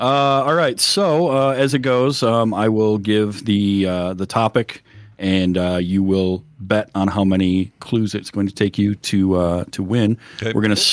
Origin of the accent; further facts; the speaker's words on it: Michigan, United States; I'm from Michigan.